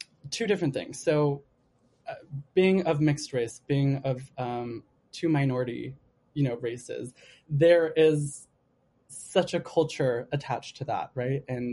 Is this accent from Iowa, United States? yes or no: no; Los Angeles, California, United States; now in New York, United States; I'm from LA, by the way. I'm from Southern California, so I saw as much theater as I possibly could, but there is not nearly as much as there is here in New York